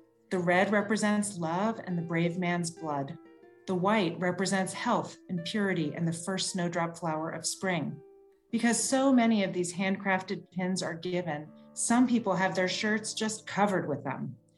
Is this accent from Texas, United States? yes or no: yes; Houston, Texas, United States; I grew up in Houston, Texas. Gardening was not my thing. And so when I moved to Moldova, I had such an interesting relationship with nature that I had never had before.